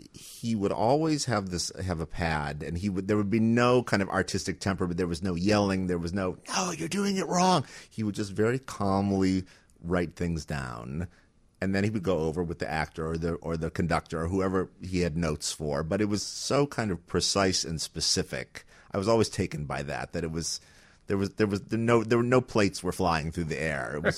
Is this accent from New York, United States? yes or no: no; Cleveland, Ohio, United States; moved away as an adult; I grew up in Cleveland, Ohio. So it was Ohio to Connecticut